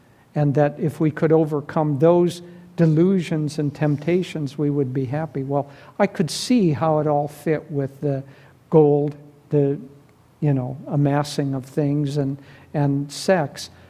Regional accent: Minnesota, United States; I grew up in Minnesota

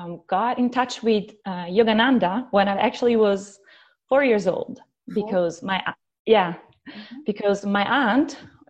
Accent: Lombardy, Italy; Okay, so I grew up close to Lake Como, like half an hour from Switzerland, mm-hmm. and in a very Catholic home.

